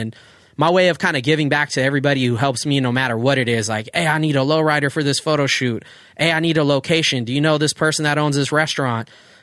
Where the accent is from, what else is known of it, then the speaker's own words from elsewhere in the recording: Oceanside, California, United States; just had a bunch of tight photos of even where we grew up in Oceanside and, you know, the every generation of the pier since he was a kid.